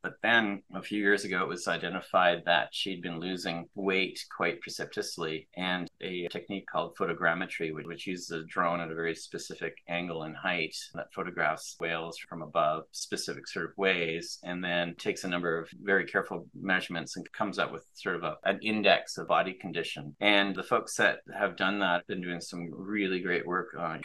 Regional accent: Canada; Now I'm Canadian

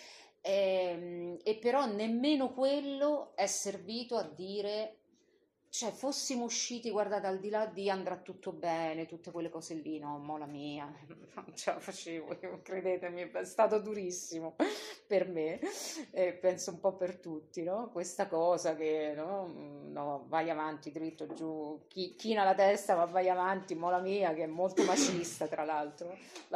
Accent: Rome, Lazio, Italy; now in Bergamo, Italy; Io vengo da Roma, no? Quindi quando mi dissero che mi trasferivano a Bergamo, mi preso un colpo

